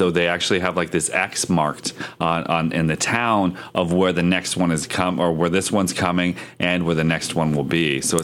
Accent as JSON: {"language": "English", "town": "Erie", "region": "Pennsylvania", "country": "United States", "tie": "born or raised there", "said": "I can actually go to my hometown of Erie, Pennsylvania."}